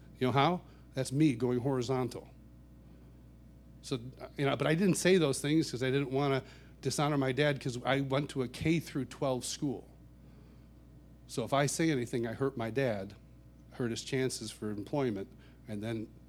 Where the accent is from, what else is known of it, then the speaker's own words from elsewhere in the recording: United States; now, I grew up in Rochester. Actually, I grew up 30 miles east of Rochester in a little farming community.